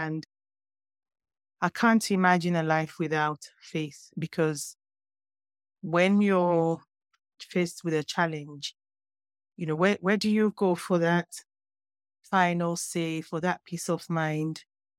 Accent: Lagos, Nigeria; And I grew up in Lagos in Nigeria, and I grew up in the midst of Muslims.

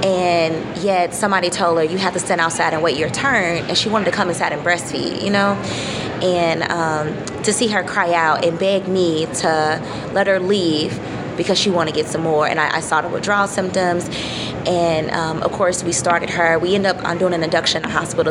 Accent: St. Louis, Missouri, United States; So I'm from St. Louis, Missouri. Did all my training here at St. Louis University School of Medicine.

